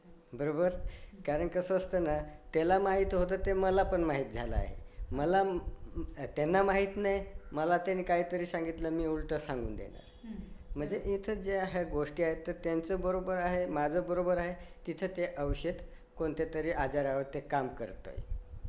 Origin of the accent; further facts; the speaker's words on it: Vadmal, Maharashtra, India; मी राहणार आहे वडमाळ सू, सुरगाणा तालुक्यातील माझं गाव आहे आणि नाशिक जिल्हा.